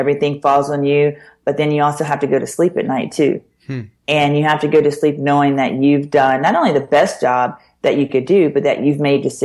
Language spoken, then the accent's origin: English; Louisiana, United States; You know, I am from Louisiana.